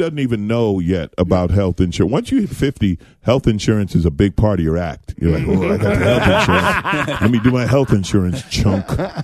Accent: New York City, New York, United States; now in Los Angeles, United States; But, yeah, I grew up in New York and Queens. Then I moved to L.A.

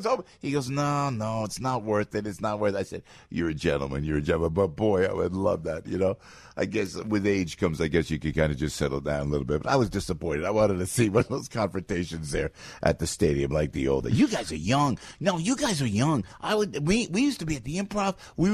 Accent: Bloomfield, New Jersey, United States; I was West Essex High School. I come up from Bloomfield.

